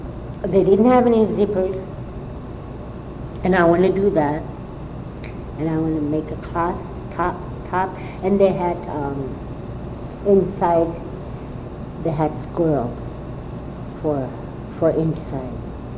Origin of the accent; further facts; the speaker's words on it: Barrow, Alaska, United States; also born or lived in Kaktovik; I was born in Kaktovik and raised in Barrow.